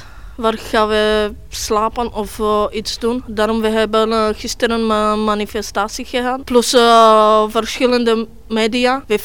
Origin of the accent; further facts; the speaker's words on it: Slovakia; Dutch is a second language; moved away as an adult; now in Belgium; ik kom van uit Slowakije.